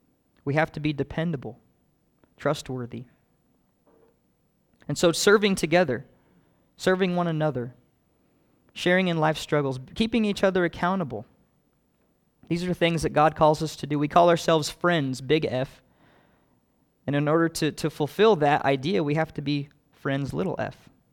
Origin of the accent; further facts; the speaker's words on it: Kansas, United States; I wasn't born and raised in Iowa, but I was just next door in Kansas, and I know the Midwest mentality is